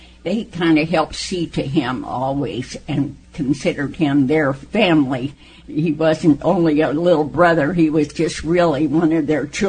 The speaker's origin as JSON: {"language": "English", "town": "Chelsea", "region": "Oklahoma", "country": "United States", "tie": "born there", "said": "I was born in Chelsea, Oklahoma, Rogers County."}